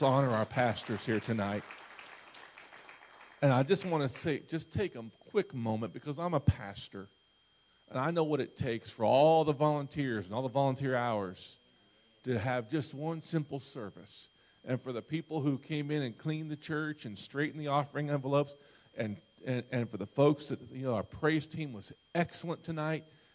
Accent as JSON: {"language": "English", "region": "Ohio", "country": "United States", "tie": "born or raised there", "said": "I grew up in Ohio, so it's not that big of a deal for me."}